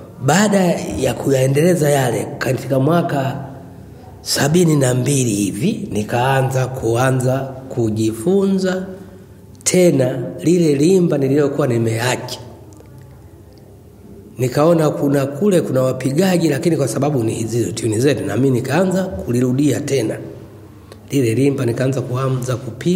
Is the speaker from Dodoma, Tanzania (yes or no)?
yes; Dodoma, Tanzania; mimi ni mwenyeji wa Tanzania. Ni kutoka mkoa wa Kati, Dodoma, ambayo kabila langu ni Mgogo.